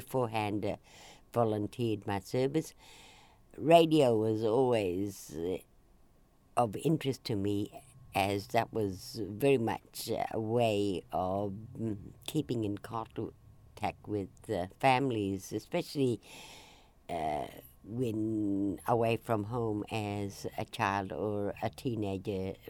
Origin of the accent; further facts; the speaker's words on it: Broome, Western Australia, Australia; I'm a Broome girl, locally born and bred in Broome, but I'm a Nyulnyul woman whose family is originally just north of Broome, just south of Beagle Bay community is our traditional lands.